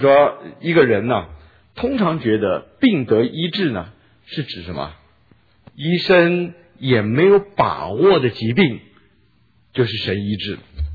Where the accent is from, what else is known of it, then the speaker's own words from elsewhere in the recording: China; 我们中国人